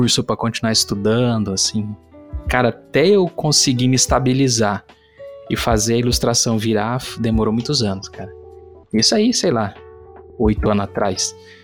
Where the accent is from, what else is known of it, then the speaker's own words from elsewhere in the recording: Campinas, São Paulo, Brazil; also born or lived in Aparecida do Taboado; Eu sou do Mato Grosso do Sul. Aparecida do Taboado. E vim pra cá, em Campinas, né, quando criança.